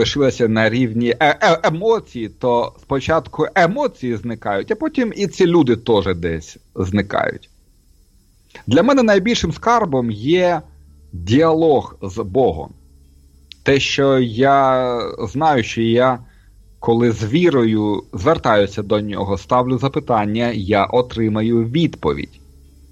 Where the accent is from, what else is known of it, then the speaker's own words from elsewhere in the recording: Kharkiv, Kharkiv Oblast, Ukraine; бо я ж народився в Харкові і виховувався в цій атмосфері на такої дивної матеріалістичної байдужості